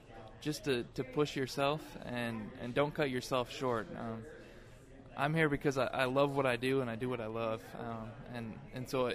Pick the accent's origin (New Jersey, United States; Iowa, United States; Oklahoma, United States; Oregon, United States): Iowa, United States; Nashua; I'm from Nashua, Iowa, which is rural northeast Iowa.